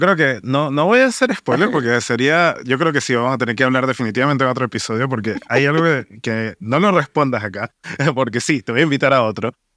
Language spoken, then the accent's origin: Spanish; Venezuela; De donde yo vengo a Venezuela, quizás, ahora falta, ¿eh?